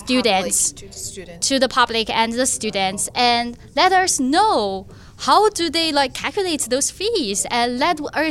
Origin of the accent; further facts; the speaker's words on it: China; English is a second language; because it's hard to pronounce my Chinese name. Obviously, I'm from China. I'm a third year business student, accounting major.